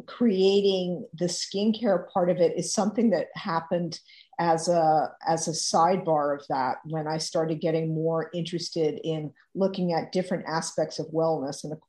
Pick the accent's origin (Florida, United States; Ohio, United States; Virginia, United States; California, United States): Virginia, United States; So, I grew up in Virginia on a farm with a great love of the outdoors and a mother who was passionate about plants.